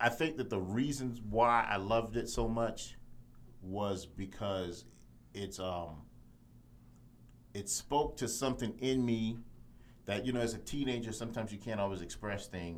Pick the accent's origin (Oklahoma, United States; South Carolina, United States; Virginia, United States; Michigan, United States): South Carolina, United States; Charleston; I grew up outside of Charleston, South Carolina, so I was not in a major metropolitan area like you guys were.